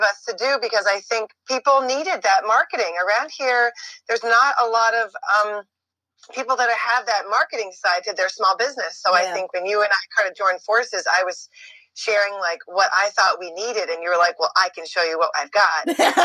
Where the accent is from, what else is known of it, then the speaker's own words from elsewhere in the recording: Massachusetts, United States; Well, you know, you and I know you grew up on the Cape and I grew up here in Western Mass.